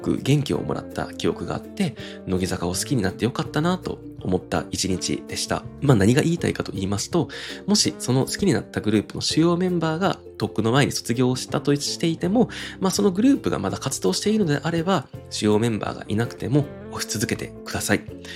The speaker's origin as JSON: {"language": "Japanese", "town": "Kobe", "region": "Hyogo", "country": "Japan", "also_born_or_lived": "Christchurch, New Zealand", "lives_now": "Tokyo, Japan", "said": "私が現在住んでいる東京都、私の出身地である兵庫県神戸市、私のもう一つのふるさとである、ニュージーランドクライストチャーチ、そして私が、2年間仕事で駐在していたアメリカテキサス州ヒューストン"}